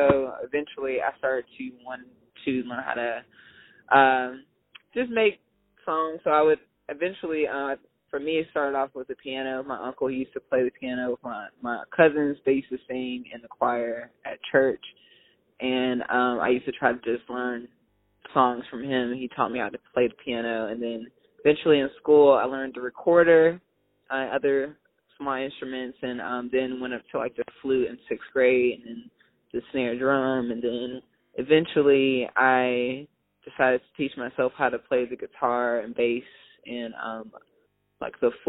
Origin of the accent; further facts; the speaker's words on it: Raleigh, North Carolina, United States; And I'm from Raleigh, North Carolina.